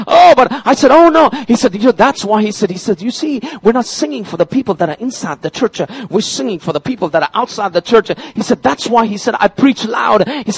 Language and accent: English; Kolkata, West Bengal, India; English is a second language; I grew up in Calcutta. Calcutta is the size of Dallas-Fort Worth Airport.